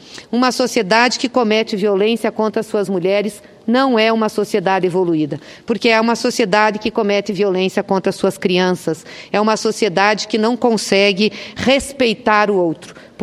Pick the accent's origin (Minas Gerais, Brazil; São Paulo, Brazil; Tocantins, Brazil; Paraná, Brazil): Paraná, Brazil; E eu tive o prazer, como paranaense também